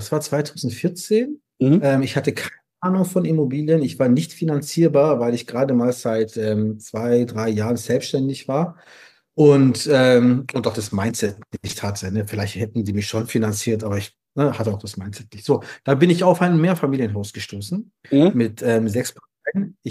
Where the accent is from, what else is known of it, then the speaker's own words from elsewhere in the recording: Stuttgart, Baden-Württemberg, Germany; Ich komme aus Süddeutschland, genauer gesagt aus Stuttgart.